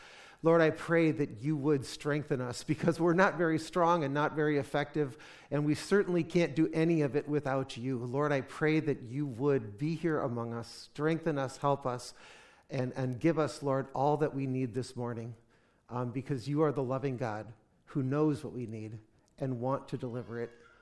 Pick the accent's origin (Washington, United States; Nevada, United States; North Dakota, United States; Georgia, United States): North Dakota, United States; You know, and I'm from North Dakota, so I think I don't need one.